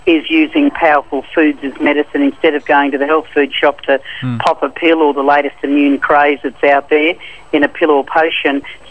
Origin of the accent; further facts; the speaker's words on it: Melbourne, Victoria, Australia; I'm in Sydney at the moment, I come from Melbourne.